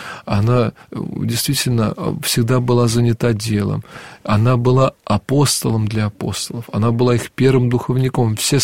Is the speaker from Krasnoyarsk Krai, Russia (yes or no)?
no; Vladimir, Vladimir Oblast, Russia; так как я родом из Владимира